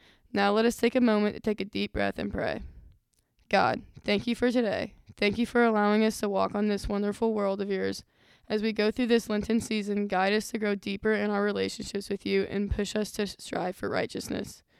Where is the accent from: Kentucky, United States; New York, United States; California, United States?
Kentucky, United States; Louisville; I'm a senior from Louisville, Kentucky.